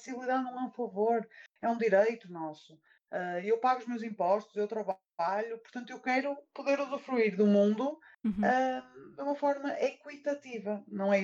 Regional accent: Porto, Norte, Portugal; Então, eu sou do Porto, na Baixa, por exemplo

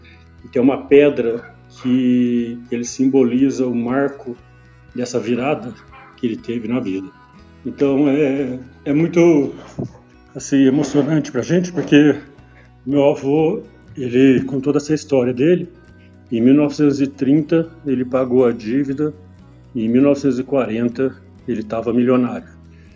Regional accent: Guaratinguetá, São Paulo, Brazil; born there; eu sou nascido em Guaratinguetá, no Vale do Paraíba, São Paulo. É uma região mais industrial, mas tem também a questão agrícola, principalmente voltada para o leite e para a silagem.

